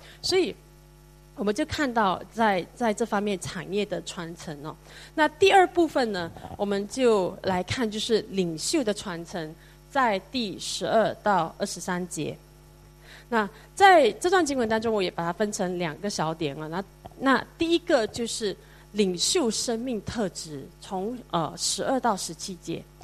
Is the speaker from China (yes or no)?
no; Malaysia; now in Singapore; 其实新加坡就是南部啊，因为我从马来西亚来嘛